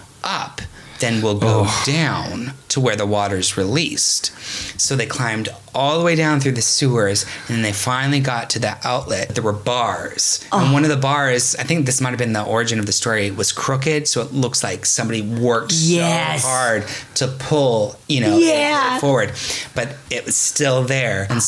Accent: Hayward, California, United States; Hayward, California.

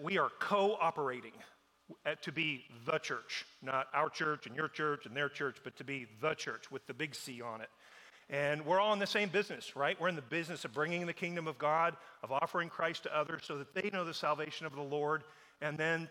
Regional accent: Seneca, Kansas, United States; I'm a fifth-generation Kansan. My hometown's a little town called Seneca, Kansas. It's in Nemaha.

